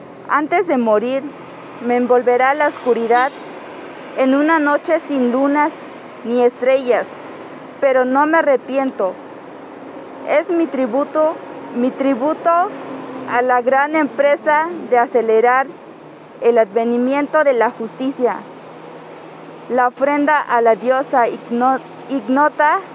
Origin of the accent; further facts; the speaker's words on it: Los Ochitlán de Flores Magón, Oaxaca, Mexico; soy originaria de Los Ochitlán de Flores Magón, Oaxaca.